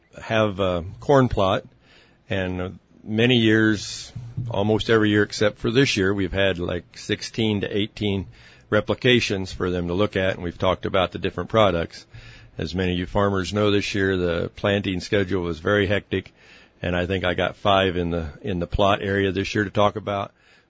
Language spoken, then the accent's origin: English; Fillmore, United States; My background is I've been farming my whole life with my brother on a family farm north of Fillmore.